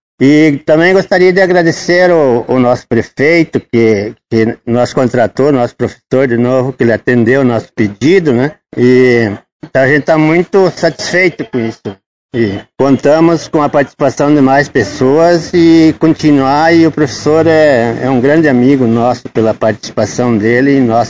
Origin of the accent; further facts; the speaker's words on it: São Judas, Brazil; Eu sou natural de São Judas e estou com 65 anos morando em São Judas, agora estou morando na cidade.